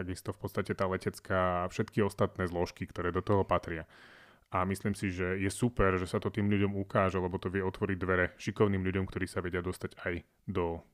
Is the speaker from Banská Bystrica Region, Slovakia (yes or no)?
yes; Zvolen, Banská Bystrica Region, Slovakia; born there; ja som rodený Zvolenčan, takže ja som bol v podstate v Bystrici vždy plus minus doma